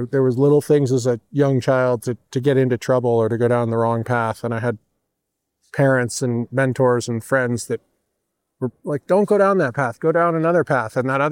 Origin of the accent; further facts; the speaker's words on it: California, United States; a really fortunate place growing up in California and the middle-class family